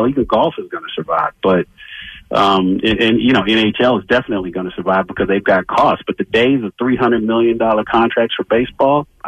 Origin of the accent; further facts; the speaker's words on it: Atlanta, Georgia, United States; No, you know, and I'm from Atlanta.